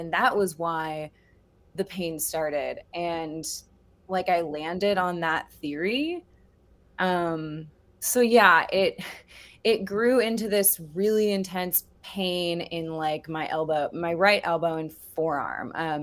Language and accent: English; Ohio, United States; I'm from Ohio originally.